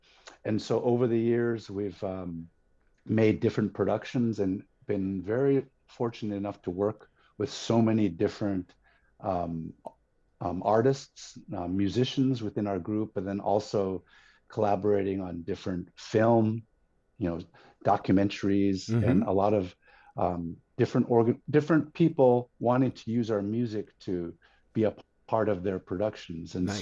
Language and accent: English; Alaska, United States; I am born and raised in Alaska, and I am one of the founding members of the group